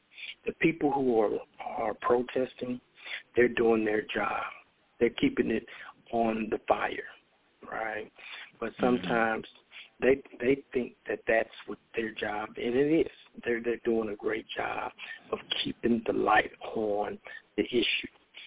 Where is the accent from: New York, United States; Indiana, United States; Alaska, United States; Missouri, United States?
Missouri, United States; Kansas City; My community, I grew up in Kansas City, Missouri.